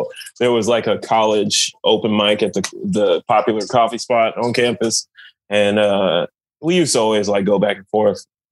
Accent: Portland, United States; I grew up in Portland, yeah.

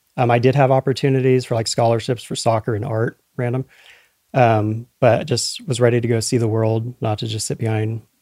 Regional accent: Oregon, United States; also born or lived in California; Well, I was born in California, but pretty much since the age of six, grew up in Southern Oregon in the mountains. So in the 80s, small town, turning 51 here in a month.

